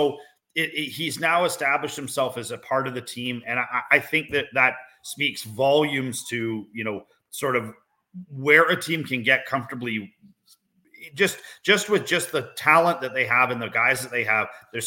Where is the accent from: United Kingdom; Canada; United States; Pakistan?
Canada; And I'm Canadian, so it's even worse.